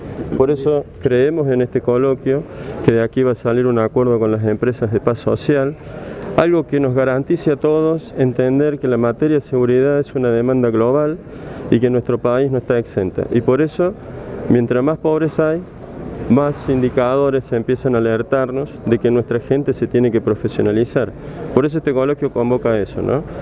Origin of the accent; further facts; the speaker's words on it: Córdoba, Argentina; como argentino, como cordobés